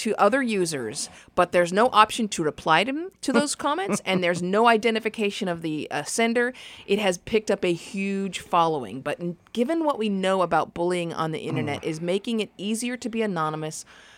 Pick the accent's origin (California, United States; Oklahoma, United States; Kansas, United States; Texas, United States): California, United States; Me too, but I'm from California, so I've heard that.